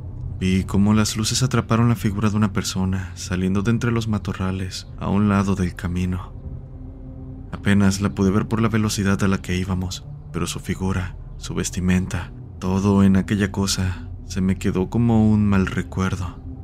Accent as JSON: {"language": "Spanish", "region": "Yucatán", "country": "Mexico", "said": "Cabe decir que soy de Yucatán."}